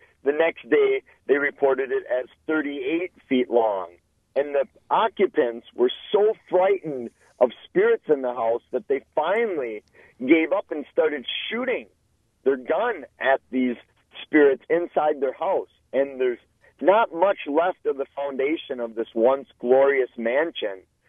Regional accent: Eau Claire, Wisconsin, United States; Well, I blame it on Wisconsin. I grew up in Eau Claire, which is not too far from Elmwood, Wisconsin

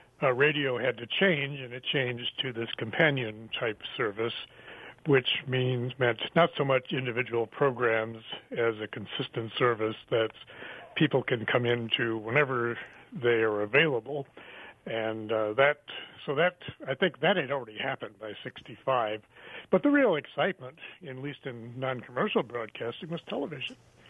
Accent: Detroit, Michigan, United States; born there; I was born in Detroit, went to the University of Michigan.

